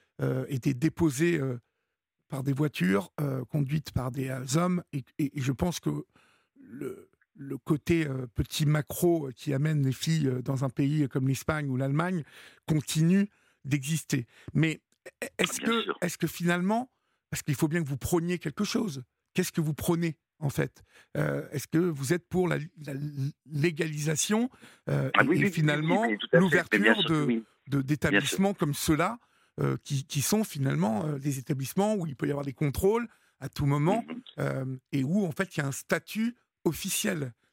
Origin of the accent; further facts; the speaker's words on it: Paris, Île-de-France, France; je ne connais pas les autres villes puisque moi, je suis parisien et je passe en moto.